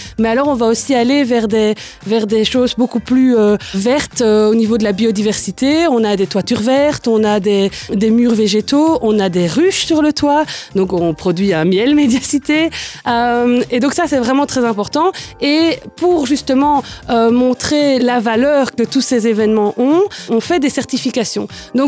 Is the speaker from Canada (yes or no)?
no; Charleroi, Wallonia, Belgium; Et moi, je suis Carolo.